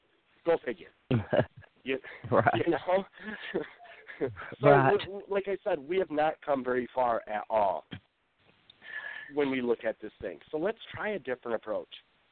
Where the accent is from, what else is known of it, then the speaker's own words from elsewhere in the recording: Grand Rapids, Michigan, United States; They hit all them dispensaries in 1 week in Grand Rapids, my hometown.